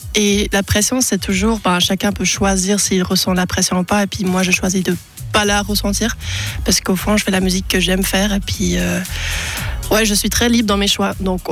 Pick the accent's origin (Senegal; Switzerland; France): Switzerland; first language German; French is a second language; je suis suisse allemande, donc j'ai appris le français à l'école. Donc c'est vrai que c'est plus facile pour moi de réfléchir en allemand qu'en français.